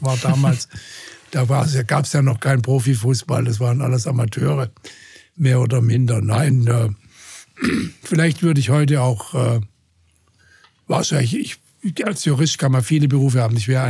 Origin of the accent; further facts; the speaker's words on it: Hornberg, Baden-Württemberg, Germany; also born or lived in Freiburg; Ich bin ja sogar in Freiburg geboren, obwohl ich nicht in Freiburg aufgewachsen bin. Ich bin in Hornberg aufgewachsen.